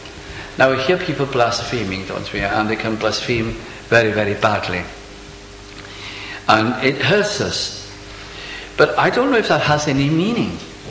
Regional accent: North West England, United Kingdom; accent: Welsh with Lancashire intonations; because I'm Welsh, but I come from Lancashire.

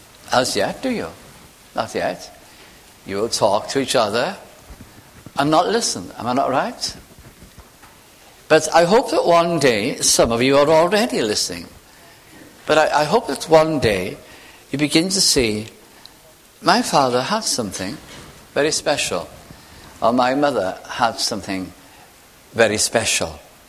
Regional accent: Wales, United Kingdom; Like I could say, I am Welsh, but that's not all.

